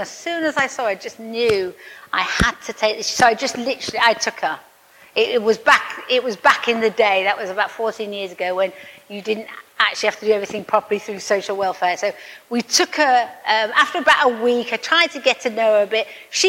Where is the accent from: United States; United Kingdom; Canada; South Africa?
United Kingdom; because I'm British